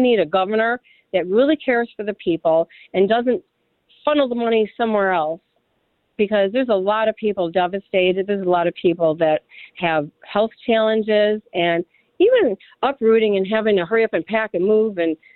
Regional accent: Niagara Falls, New York, United States; because I grew up in Love Canal and I was afraid to get a house with chemicals.

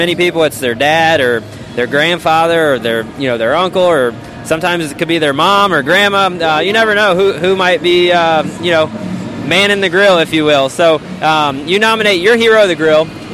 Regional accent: Tampa, Florida, United States; That's right at home in growing up in Tampa, Florida.

